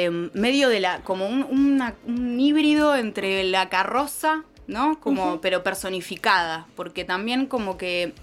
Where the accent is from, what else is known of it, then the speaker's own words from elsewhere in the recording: Temperley, Buenos Aires Province, Argentina; mi vieja tiene un espacio allá en Temperley, yo soy de Temperley también.